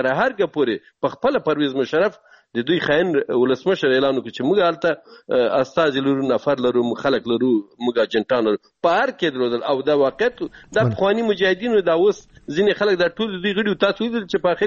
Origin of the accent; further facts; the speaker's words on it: Afghanistan; زه د یو افغان د یو پښتون په توګه